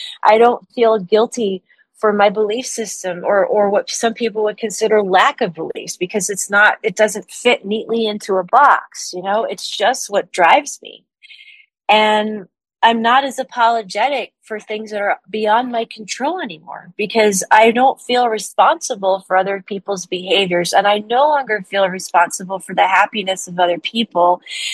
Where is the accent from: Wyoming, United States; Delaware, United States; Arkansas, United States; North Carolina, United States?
North Carolina, United States; born there; because of where I was born in North Carolina in the mid-70s.